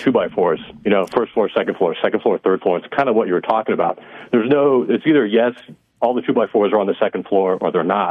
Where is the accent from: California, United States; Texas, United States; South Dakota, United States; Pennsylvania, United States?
California, United States; Los Angeles; I mean, I grew up in the Valley, went to Taft High